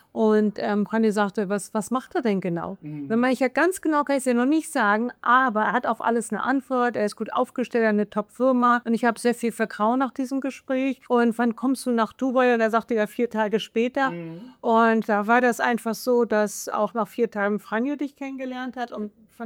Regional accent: Germany; moved away; Ich bin ja aus Deutschland hierher gekommen und ich habe natürlich auch viele Freunde hier.

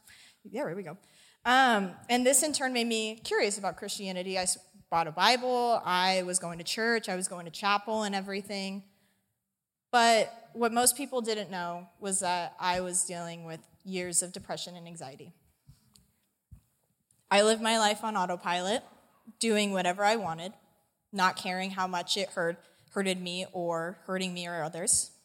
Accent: Reno, Nevada, United States; I grew up in Reno, Nevada my whole life, boo.

